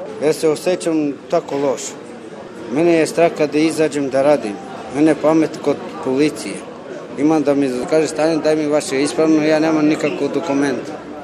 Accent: Kosovo Polje, Kosovo; imam 28 godina, dolazim iz Kosovo Polje, živim sa majku i petoro dece i sa ženom.

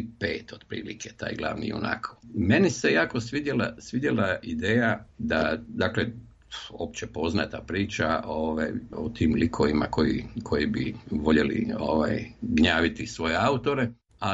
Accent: Zagreb, City of Zagreb, Croatia; ja sam najveći dio djetinjstva rastao u Dubravi u Zagrebu

